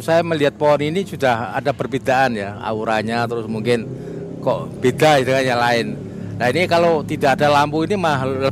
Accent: Purwodadi, Central Java, Indonesia; born there; saya menikah di Pati. Saya lahirnya di Purwodadi, Pak.

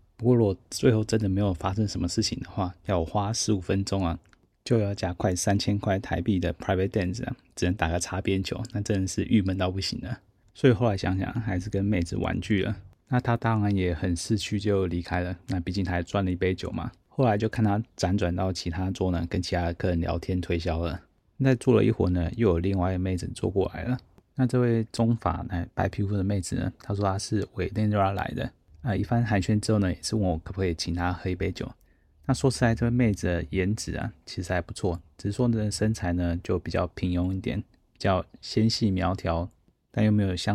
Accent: Taiwan; 那当我说我从台湾来的时候呢，

